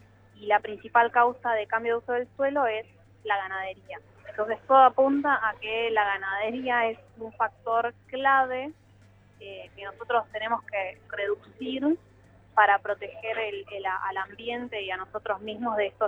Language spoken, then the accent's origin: Spanish; Argentina; lo mejor que podemos hacer como argentinos